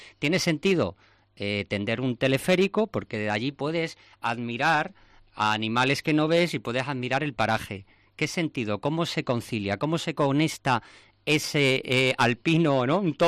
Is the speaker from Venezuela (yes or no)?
no; Extremadura, Spain; Yo viajo mucho por España, soy extremeño y me encanta Extremadura